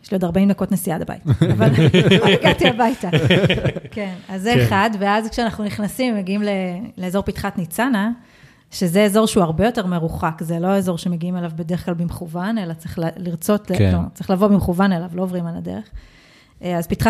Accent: Bnei Brak, Tel Aviv District, Israel; גדלתי בבני ברק, החילונית.

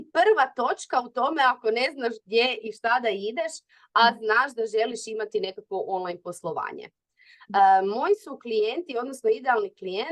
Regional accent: Pula, Istria County, Croatia; dolazim iz Pule.

